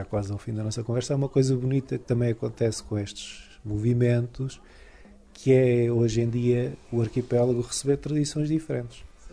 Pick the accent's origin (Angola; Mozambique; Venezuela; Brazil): Venezuela; also born or lived in Madeira, Portugal; Eu, sendo madeirense, cresci na Venezuela e, portanto, percebo perfeitamente, porque toda a minha família estava lá praticamente